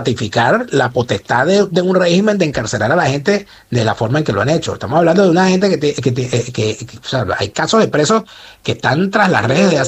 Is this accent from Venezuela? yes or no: yes; Venezuela; moved away as an adult; estaba ya yo como venezolano radicalizado contra el régimen